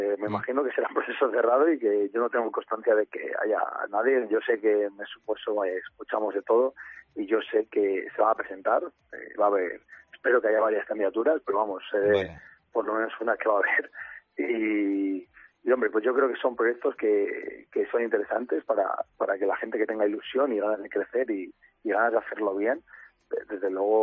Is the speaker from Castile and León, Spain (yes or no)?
yes; Salamanca, Castile and León, Spain; para los que somos de Salamanca